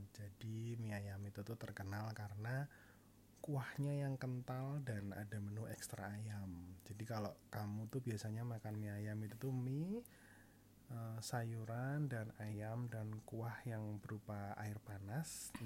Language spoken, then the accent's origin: Indonesian; Yogyakarta, Special Region of Yogyakarta, Indonesia; lagi-lagi karena selera saya sebagai orang Jogja suka makanan manis